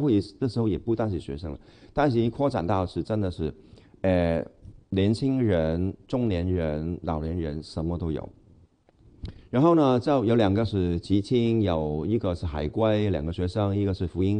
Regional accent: Hong Kong; Chinese is a second language; 你发现我的国语就是不太哈，就是有一点口音，其实我是香港人

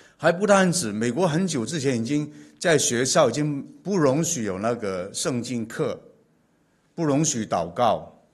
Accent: Guangdong, China; 我们广东人说哈，举头三尺有神明嘛

